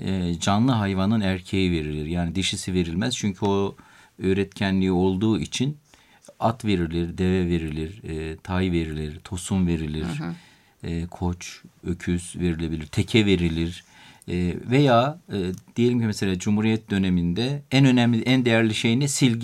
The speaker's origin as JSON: {"language": "Turkish", "region": "Black Sea Region", "country": "Turkey", "said": "Bizim yörelerde, özellikle Amasya Samsun taraflarında peşkir boyu da var."}